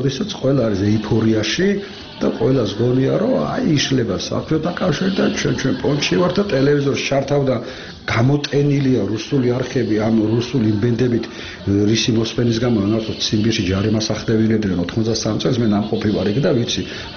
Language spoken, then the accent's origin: Georgian; Tbilisi, Georgia; მე გავიზარდე ფიროსმანის ქუჩაზე ოქროს უბანი ერქვა ყველა ძველი ბიჭი ცხოვრობდა